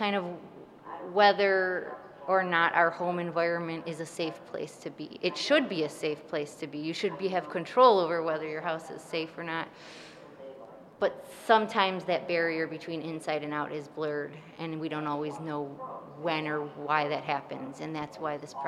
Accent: Niagara Falls, New York, United States; I'm an environmental artist. I'm originally from Niagara Falls, and I grew up near the infamously toxic Love Canal.

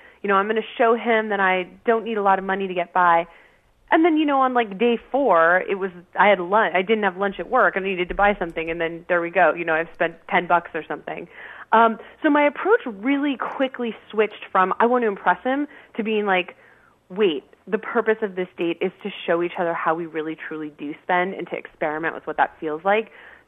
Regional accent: Napa, California, United States; So we went out with my high school sweetheart, who still lived in my hometown in Napa, California.

